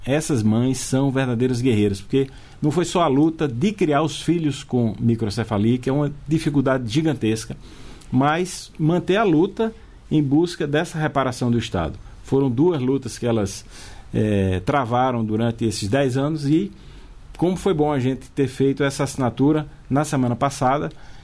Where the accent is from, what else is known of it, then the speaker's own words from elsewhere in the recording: Pernambuco, Brazil; o estado de Pernambuco, que é o estado de onde eu venho, foi o estado mais afetado